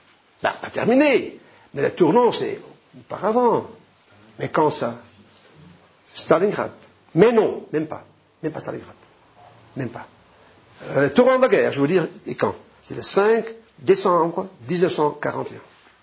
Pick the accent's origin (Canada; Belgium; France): Canada; Et quand on regarde la télévision chez nous au Canada